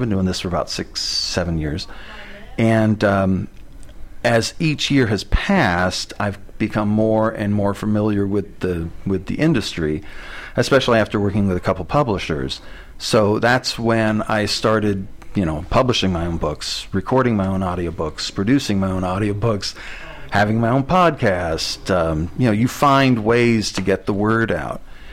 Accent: Santa Ana, California, United States; Actually, I grew up in Santa Ana, and I went to Santa Ana Valley High School, Falcons, hello

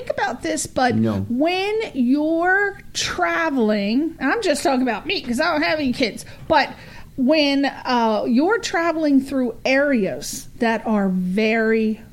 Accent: East Coast, United States; Another friend, I'm from the East Coast. They have what's called black ice.

